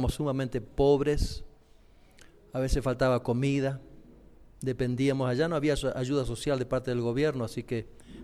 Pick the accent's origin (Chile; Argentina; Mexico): Argentina; Yo crecí en Argentina, una familia disfuncional.